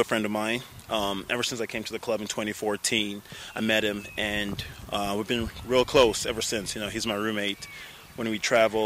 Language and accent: English; Ghana; born there; also born or lived in South Africa; Yeah, my family's from Ghana. I was born in Ghana as well. So, you know, that's home for me.